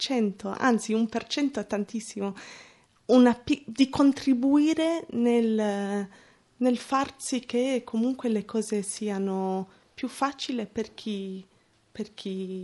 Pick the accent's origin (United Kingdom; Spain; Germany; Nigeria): United Kingdom; London; sono nata a Londra, in Inghilterra, era comunque quando ero grande che un po' mi sono accorta di avere un colore scura.